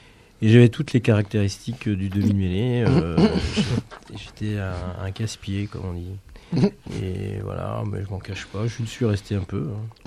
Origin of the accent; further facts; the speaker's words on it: Thouars, Nouvelle-Aquitaine, France; moi, je suis originaire de Thouars, donc voilà, un petit club où j'ai commencé